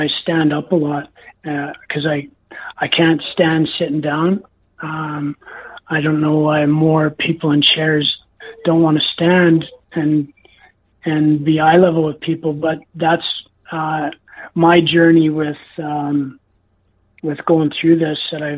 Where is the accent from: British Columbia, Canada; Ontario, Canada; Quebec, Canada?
British Columbia, Canada; Enderby; So props to my hometown, Enderby, British Columbia.